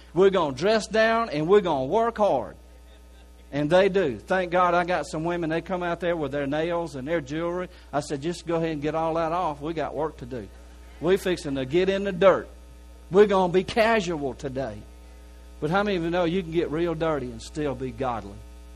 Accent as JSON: {"language": "English", "town": "Kentwood", "country": "United States", "said": "Y'all understand I'm from Kentwood."}